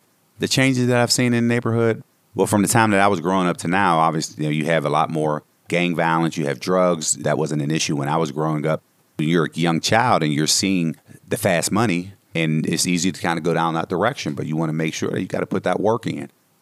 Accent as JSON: {"language": "English", "town": "Homestead", "region": "Pennsylvania", "country": "United States", "tie": "born or raised there", "said": "I was born in 1974. I grew up here in Homestead and grew up in the steel mill days. So a lot of steel mill, steel workers that lived in Homestead."}